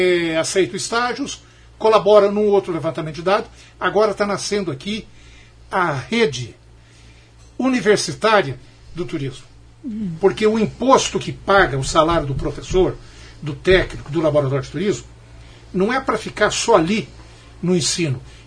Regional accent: Franca, São Paulo, Brazil; born there; now in Maringá, Brazil; Eu nasci em Franca, São Paulo. Lá a gente nasce vendendo sapato.

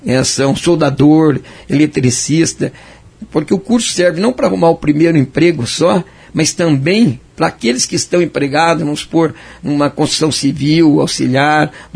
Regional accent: Tomazina, Paraná, Brazil; now in Curitiba, Brazil; Eu mesmo passei isso quando vim de Tomazina, numa cidade do interior, para arrumar emprego em Curitiba.

